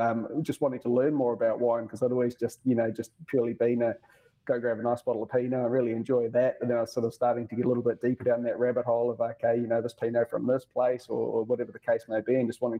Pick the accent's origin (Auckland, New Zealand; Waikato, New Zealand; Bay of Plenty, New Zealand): Waikato, New Zealand; Whangamata; moved away; I am originally from New Zealand, so a little town called Whangamata, which no one would have heard of. It's okay. It's a little beach town of the Coromandel Peninsula in the North Island there.